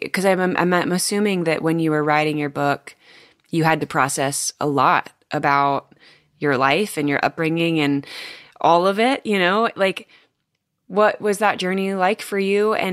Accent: California, United States; Yeah, I grew up in California. And so I moved to the Midwest

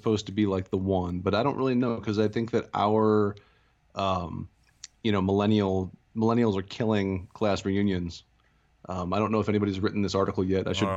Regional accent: Fairview Heights, Illinois, United States; I lived in Fairview Heights, Illinois, is where I grew up, and went to high school in Belleville, Illinois.

